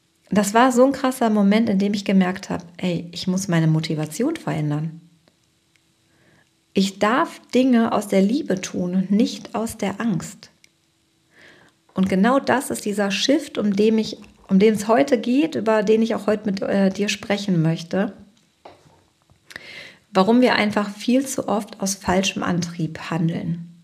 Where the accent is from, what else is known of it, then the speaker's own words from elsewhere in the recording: North Rhine-Westphalia, Germany; ich komme ja auch aus dem Ruhrpott.